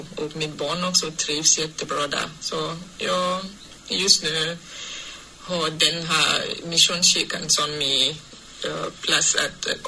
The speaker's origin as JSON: {"language": "Swedish", "country": "Cameroon", "second_language": "Swedish", "moved": "as an adult", "lives_now": "Sweden", "said": "Och jag är 31 år gammal. Jag kommer från Kamerun, och det ligger i centrala Afrika. Där bor mina föräldrar och syskon. Och jag kom till Sverige i december 2020."}